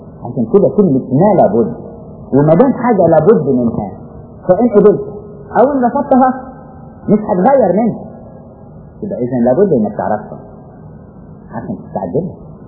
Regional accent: Upper Egypt, Egypt; الواحد بيستغرب عندنا في الصعيد

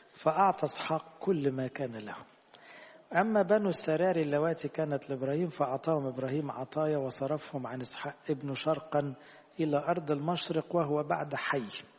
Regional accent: Egypt; احنا كمصريين ما احنا يهود، احنا من الأمم

